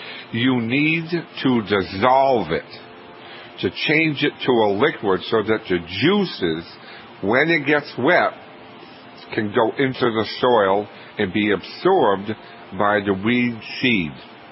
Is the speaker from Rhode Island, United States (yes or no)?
no; Kennebunk, Maine, United States; Mary, from beautiful Kennebunk, Maine, my hometown, good morning.